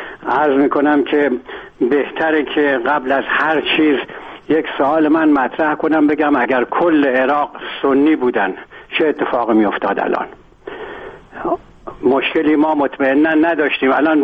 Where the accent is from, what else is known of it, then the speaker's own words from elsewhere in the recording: Iran; من خودم ایرانیم